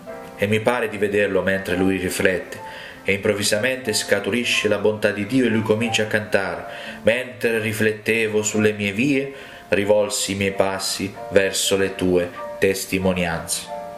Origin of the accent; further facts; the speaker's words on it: Ireland; Italian is a second language; Dissi: sono irlandese, mia moglie è tedesca, il mio bambino è indiano e io sto parlando spagnolo.